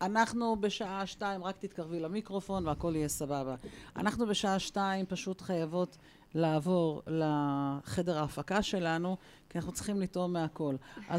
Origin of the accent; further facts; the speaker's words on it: Kiryat Shmona, Northern District, Israel; born there; אני ילידת קריית שמונה, אמרתי לך.